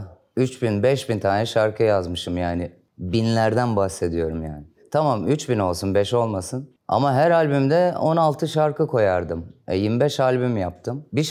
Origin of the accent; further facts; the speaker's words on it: Istanbul, Turkey; Ben Koca Mustafa Paşa'da doğdum. Guraba Hastanesi galiba. Sabah 9.15. Sonra Tophane'ye geçtik. Atölyede çalışmaya başladım. Sonra 500 evler Gazi Osman Paşa Küçükköy, böyle gitti.